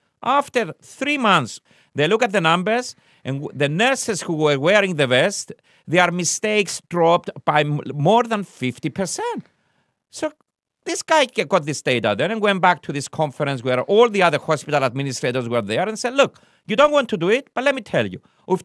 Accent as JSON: {"language": "English", "country": "Cyprus", "said": "I come from Cyprus, my father is 85 years old."}